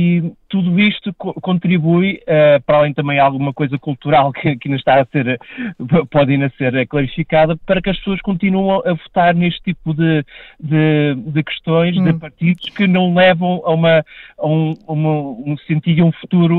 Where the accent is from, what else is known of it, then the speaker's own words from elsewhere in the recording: Braga, Portugal; eu sou aqui de Braga e conheço bem aqui a realidade